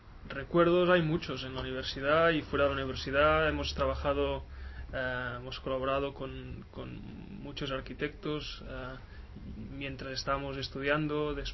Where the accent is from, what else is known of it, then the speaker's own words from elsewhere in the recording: Catalonia, Spain; accent: central Catalan; Yo tengo un acento mucho más de la Cataluña central, como se puede notar, ¿no?